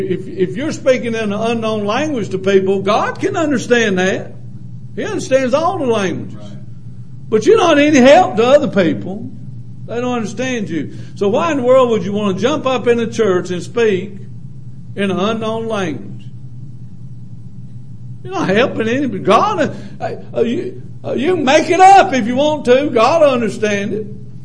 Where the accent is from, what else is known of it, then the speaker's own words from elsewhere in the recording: South Carolina, United States; It wouldn't be an angelic tongue. I mean, I am from South Carolina, there's nothing angelic about it.